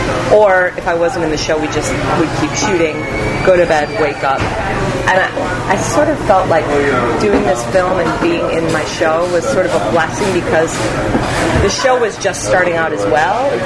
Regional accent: Midwest, United States; And I had no idea. I knew nothing about anything. I'm from the Midwest. I didn't know.

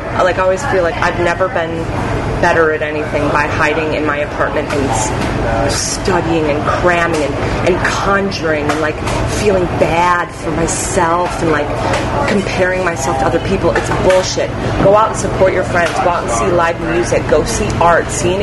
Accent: Midwest, United States; And I had no idea. I knew nothing about anything. I'm from the Midwest. I didn't know.

